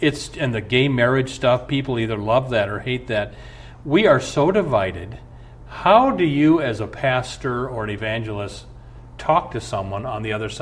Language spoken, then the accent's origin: English; Nebraska, United States; very conservative, my hometown, Nebraska.